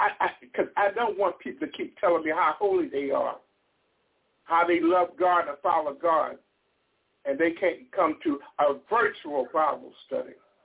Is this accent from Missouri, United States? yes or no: yes; Missouri, United States; I'm from Missouri. You got to show me.